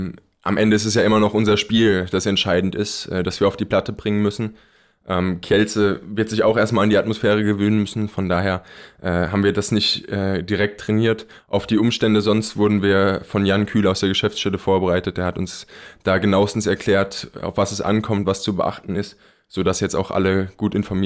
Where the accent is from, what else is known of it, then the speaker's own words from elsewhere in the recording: Eltville-Erbach, Hesse, Germany; Also mein Heimatdorf ist Eltville-Erbacht. Es ist im schönen Rheingau. Es ist nicht weit von Wiesbaden. Also ich sage auch meistens in der Nähe von Wiesbaden, weil das natürlich nicht bekannt ist.